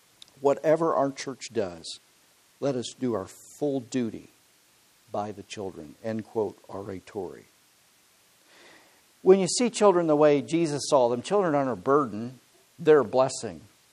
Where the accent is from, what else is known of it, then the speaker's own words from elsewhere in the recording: Huntingdon, Pennsylvania, United States; I was in Tyrone, Pennsylvania, which just happens to be about 30 miles north of my hometown in Huntingdon.